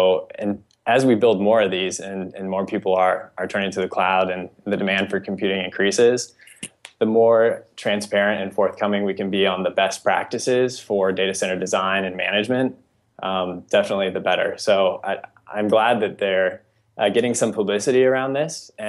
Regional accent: Colorado, United States; As I mentioned, I'm from Colorado, and in the West, there's a saying

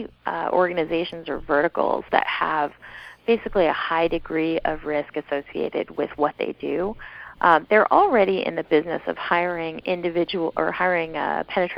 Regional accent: Arlington, Massachusetts, United States; I grew up in Arlington, Massachusetts, and back then the 2600 meetings were in Cambridge

